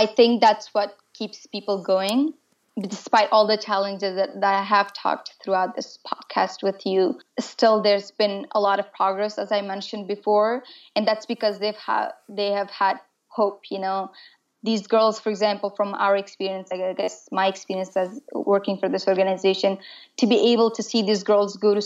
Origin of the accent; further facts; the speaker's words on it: Afghanistan; So I'm from Afghanistan